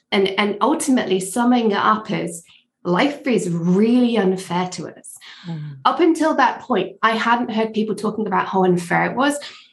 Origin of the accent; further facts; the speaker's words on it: England, United Kingdom; I went to university in Edinburgh, although I grew up in England. I'm Scottish, but I grew up in England. Went to university in Edinburgh.